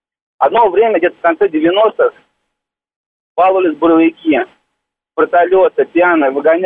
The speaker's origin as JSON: {"language": "Russian", "town": "Orenburg", "region": "Orenburg Oblast", "country": "Russia", "tie": "born or raised there", "said": "Я родом с Оренбурга."}